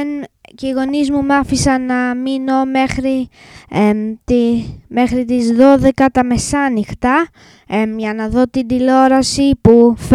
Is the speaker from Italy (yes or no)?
no; England, United Kingdom; Greek is a second language; είμαι Άγγλος, αλλά η μαμά μου είναι Ελληνίδα και με θέλει να μάθω ελληνικά